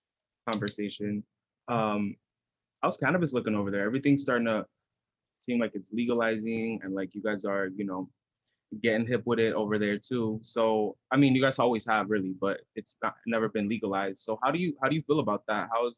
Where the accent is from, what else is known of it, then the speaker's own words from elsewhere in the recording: San Rafael, California, United States; 420 as a cannabis holiday originated in my hometown of San Rafael, California